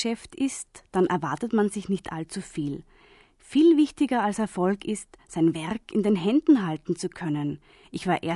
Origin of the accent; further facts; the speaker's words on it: Austria; first language German; Ich singe Deutsch, weil ich Österreicherin bin. Deutsch ist meine Muttersprache.